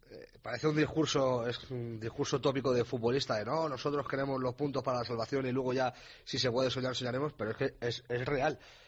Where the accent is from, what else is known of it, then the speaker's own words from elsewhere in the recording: Alcorcón, Community of Madrid, Spain; Soy el único de Alcorcón y del Alcorcón de esta redacción